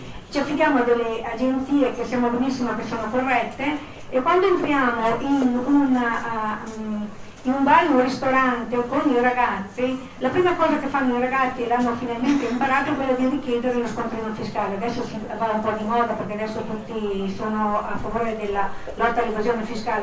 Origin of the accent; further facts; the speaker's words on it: Mantua, Lombardy, Italy; provengo da Mantova